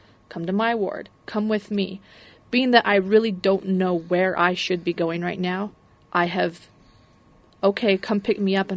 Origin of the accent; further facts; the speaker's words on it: Salt Lake City, Utah, United States; I grew up in Salt Lake as well, so I put mine back into the home ward where I grew up, where they are temporarily.